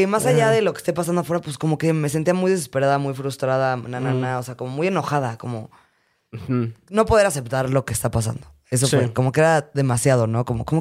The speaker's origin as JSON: {"language": "Spanish", "region": "Querétaro", "country": "Mexico", "said": "Soy queretanense. Bueno, soy de aquí, pero llevo toda mi vida."}